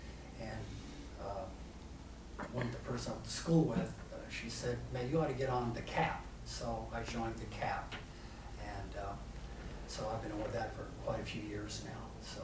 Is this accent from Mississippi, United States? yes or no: no; Port Chicago, California, United States; also born or lived in West Pittsburgh; I grew up in Port Chicago. And I moved over here to West Pittsburgh in the fifth grade.